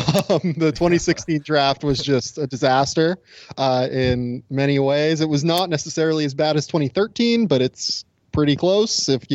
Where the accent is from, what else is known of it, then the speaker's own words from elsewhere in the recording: Pittsburgh, Pennsylvania, United States; I'm from Pittsburgh, so it's a dark time in my baseball fanhood